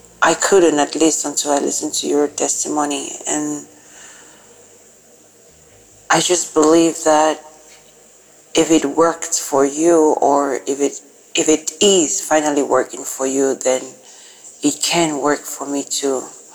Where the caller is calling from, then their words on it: United Arab Emirates; Hi, DB family. … I'm listening from United Arab Emirates.